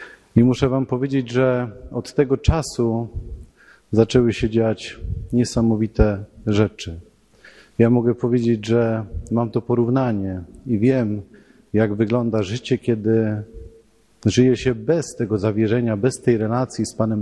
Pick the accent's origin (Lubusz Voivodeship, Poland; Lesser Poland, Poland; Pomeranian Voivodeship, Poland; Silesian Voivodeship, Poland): Silesian Voivodeship, Poland; Siemianowice Śląskie; przyjechałem z Siemianowic Śląskich. Z miasta, które leży na Górnym Śląsku, graniczy z Katowicami, z Chorzowem, z Bytomiem, liczy 67 tysięcy mieszkańców, jest miastem na prawach powiatu.